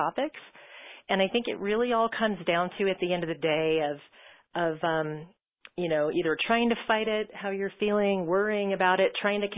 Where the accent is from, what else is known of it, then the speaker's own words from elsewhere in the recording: Colorado, United States; I'm from Colorado.